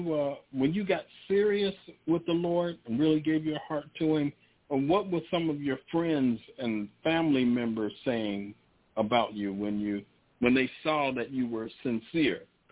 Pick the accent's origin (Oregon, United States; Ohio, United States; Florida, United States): Ohio, United States; Dayton; Don, I know about Dayton. I'm from Dayton.